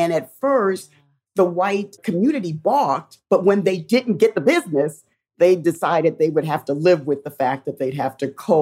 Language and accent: English; New York, United States; also born or lived in Cincinnati; So like growing up in New York, a black person could speak their mind.